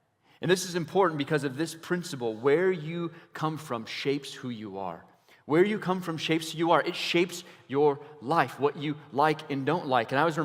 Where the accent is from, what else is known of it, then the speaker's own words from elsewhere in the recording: Iowa, United States; Like, I'm from Iowa.